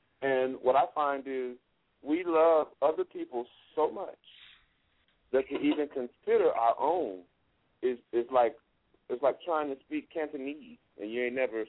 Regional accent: Joliet, Illinois, United States; You know, I grew up in Joliet, Illinois, right outside of Chicago, and my grandmother actually inherited land from her father, and so we lived on the hill in Lockport

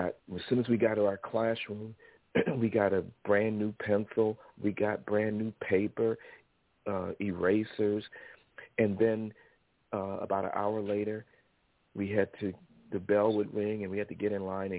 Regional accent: Bermuda; I grew up in Bermuda for most of my childhood.

